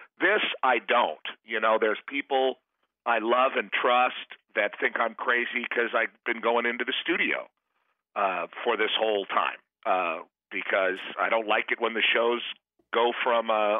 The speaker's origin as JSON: {"language": "English", "town": "San Pedro", "region": "California", "country": "United States", "tie": "born or raised there", "also_born_or_lived": "Rancho Palos Verdes", "said": "I grew up mostly in Rancho Palos Verdes and in San Pedro, which is kind of like the harbor where the ghetto meets the sea."}